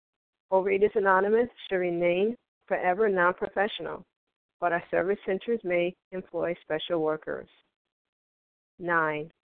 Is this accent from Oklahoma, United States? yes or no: no; New Jersey, United States; I'm from New Jersey, recovered compulsive overeater, recovered for today.